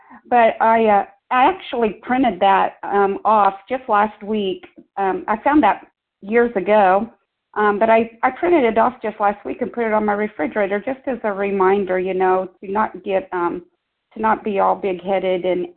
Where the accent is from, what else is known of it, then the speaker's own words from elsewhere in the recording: Missouri, United States; So we're from Northern Missouri